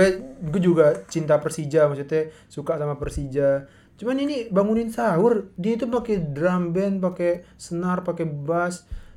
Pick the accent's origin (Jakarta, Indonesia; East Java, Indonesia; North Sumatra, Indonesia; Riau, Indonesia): Jakarta, Indonesia; born there; Gua lahir di Jakarta, Pi. Orang tua gua doang yang Padang. Makanya itu kampungan gua tuh Persija Bang.